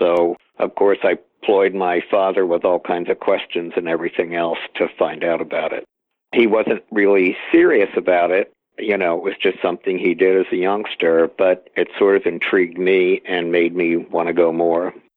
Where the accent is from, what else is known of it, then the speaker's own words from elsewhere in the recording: New York City, New York, United States; Because I grew up in New York City as well